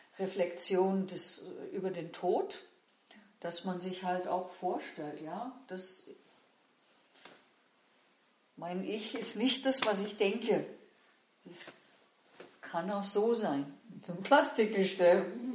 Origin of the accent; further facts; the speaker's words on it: North Rhine-Westphalia, Germany; das sagt man bei uns im Rheinland